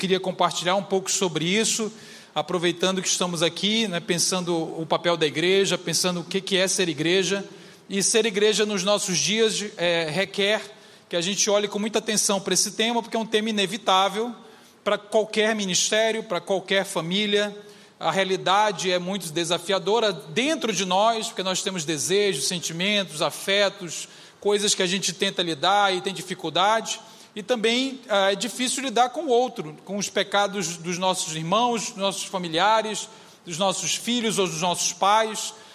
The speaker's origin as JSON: {"language": "Portuguese", "town": "Belém", "region": "Pará", "country": "Brazil", "said": "Eu tenho esse nome alemão, mas eu sou lá de Belém do Pará, não tem nada a ver essa cara de indígena que eu carrego, né? E sou casado há 19 anos, tenho uma filha de 17, um filho de 12"}